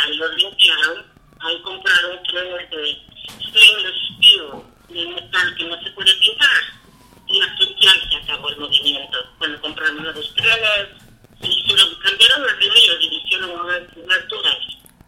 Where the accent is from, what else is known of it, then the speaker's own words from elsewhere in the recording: Ecuador; como yo también soy ecuatoriana